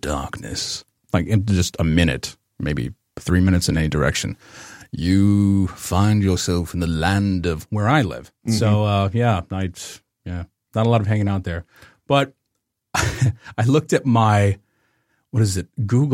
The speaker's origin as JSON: {"language": "English", "town": "Detroit", "region": "Michigan", "country": "United States", "tie": "born there", "said": "I was born in Detroit, actually."}